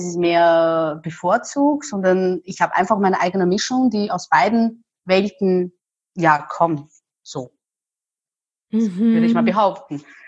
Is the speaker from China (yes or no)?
yes; China; now in Austria; 100% Chinesin.